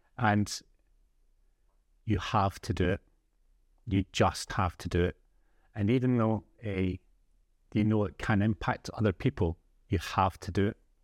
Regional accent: Motherwell, Scotland, United Kingdom; That's right, Motherwell. I'm from Motherwell.

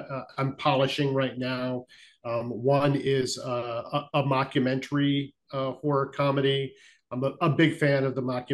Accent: San Antonio, Texas, United States; The first premiere was in San Antonio, which is my hometown.

